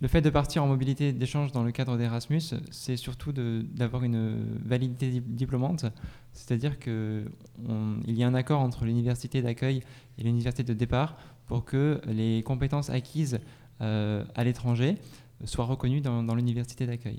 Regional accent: Marseille, Provence-Alpes-Côte d'Azur, France; born there; Je suis français de ma maman, et je suis né dans la cité phocéenne.

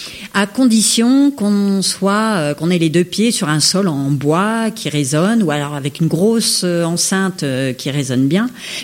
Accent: Auvergne-Rhône-Alpes, France; now in Toulon, France; Moi-même, je suis originaire d'Auvergne. Et puis, quand je suis arrivée sur Gap

